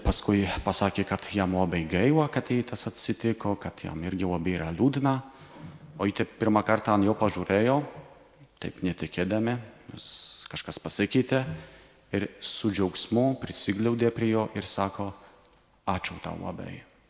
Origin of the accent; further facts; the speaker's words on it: Poland; Lithuanian is a second language; aš esu iš Lenkijos, tai dar mokausi lietuvių kalbos